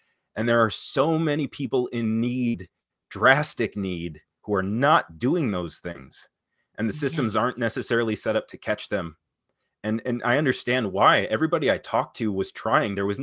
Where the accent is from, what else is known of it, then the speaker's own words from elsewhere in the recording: Wisconsin, United States; I'm from Price County.